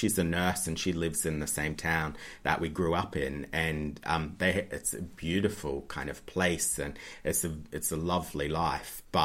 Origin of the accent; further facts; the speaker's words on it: Australia; Apart from rearranging the furniture and picking colours of my room, Australians are so less adventurous in design. I think because we have such a co